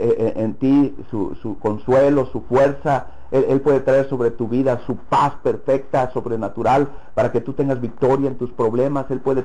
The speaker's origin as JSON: {"language": "Spanish", "country": "Mexico", "said": "porque bueno, yo vengo de México, pero Dios dejó los cielos."}